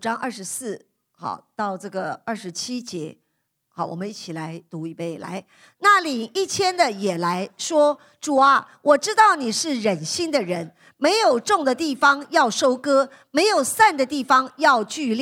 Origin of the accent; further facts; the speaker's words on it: China; 我们中国人常常的观念就是，我只要守城就好了